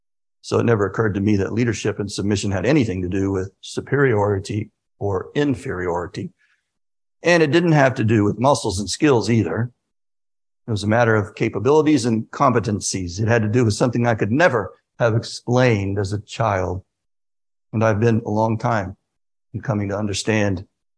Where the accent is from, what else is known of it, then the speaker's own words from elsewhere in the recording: Greenville, South Carolina, United States; When I was a boy growing up in Greenville, South Carolina, my father was away from home about two-thirds of the time, two-thirds of every year, in fact.